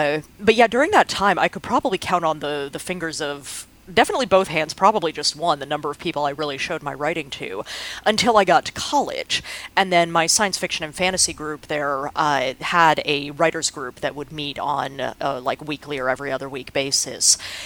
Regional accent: Dallas, Texas, United States; Yeah, well, so I grew up in Dallas. I actually lived in Texas for the first 18 years of my life, all in one house, which is sort of remarkable.

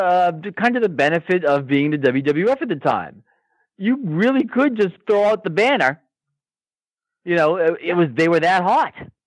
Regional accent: Stoughton, United States; It's my hometown. It's definitely not Tokyo.

